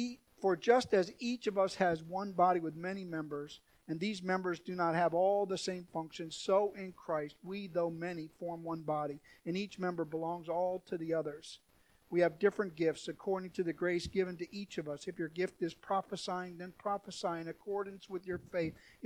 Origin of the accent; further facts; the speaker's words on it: Milwaukee, Wisconsin, United States; It used to be when I grew up in Milwaukee